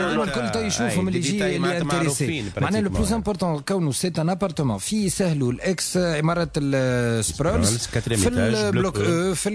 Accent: Tunisia; خاطر عندنا في تونس فما بلاصه اسمها برج المسعودي

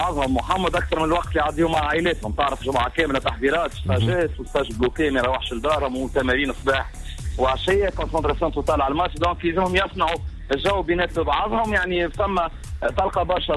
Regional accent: Tunisia; كيما اللي عندنا في تونس

